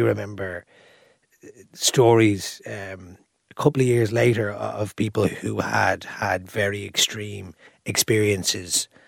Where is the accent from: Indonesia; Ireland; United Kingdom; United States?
Ireland; Leopardstown, Leinster; because I grew up in Leopardstown, and I remember the races on Stephen's Day